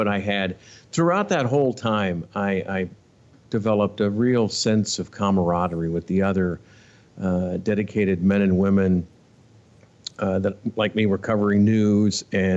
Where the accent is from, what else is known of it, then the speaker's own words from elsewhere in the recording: Ohio, United States; got a job at the NBC station in my hometown of Ohio, which I quickly outgrew and started sending out material to bigger cities.